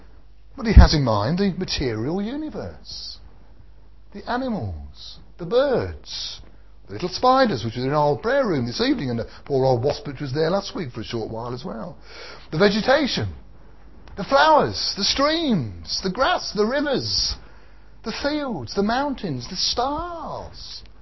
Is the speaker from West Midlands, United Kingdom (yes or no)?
yes; Birmingham, West Midlands, United Kingdom; Many years ago, when I was brought up in Birmingham